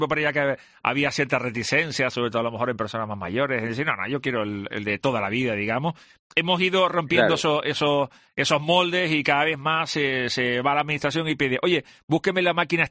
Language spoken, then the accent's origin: Spanish; Canary Islands, Spain; ¿Somos los canarios, Raúl, de más tradicionales de ir a la administración